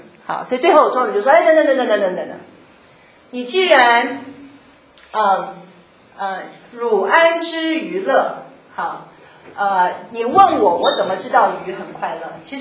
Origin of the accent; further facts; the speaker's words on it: China; 原因是我们的中国的哲学背景其实对我们中国人的思维方式产生了很重要的那个塑形